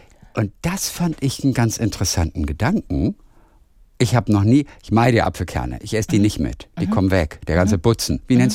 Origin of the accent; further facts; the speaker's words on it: Lübeck, Schleswig-Holstein, Germany; Ich komme aus Lübeck